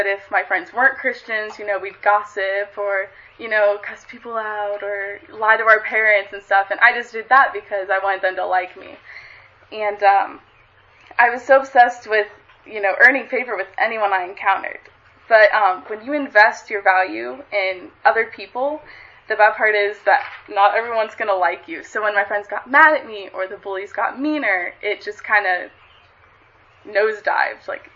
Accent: Harrisonville, Missouri, United States; I'm from Harrisonville, Missouri, which most of you probably don't even know where that's at. Super small.

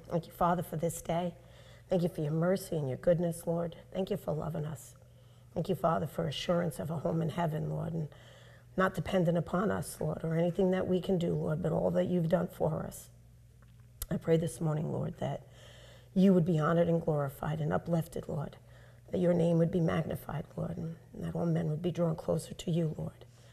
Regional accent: Staten Island, New York, United States; We're from Staten Island.

